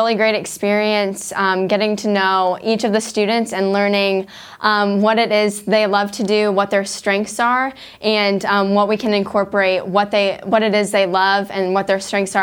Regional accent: Churubusco, Indiana, United States; I am from Cherubusco, Indiana.

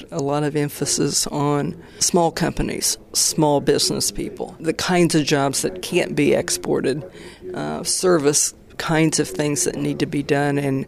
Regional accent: Muncie, Indiana, United States; I was born and reared in Muncie, moved away for a number of years, and moved back in 1995.

